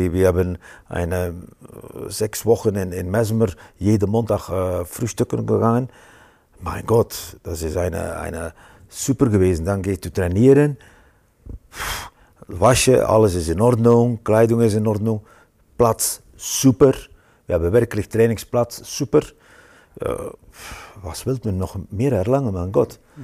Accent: Belgium; ich bin immer dann in Belgien geblieben. Ich hatte einen guten Job in unserem Rathaus, in meiner Stadt, in meiner Heimat.

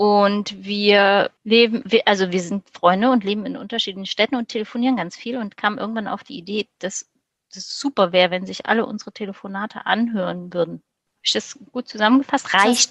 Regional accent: Saxony-Anhalt, Germany; born there; Aus dem Osten von Deutschland, gebürtig aus Sachsen-Anhalt

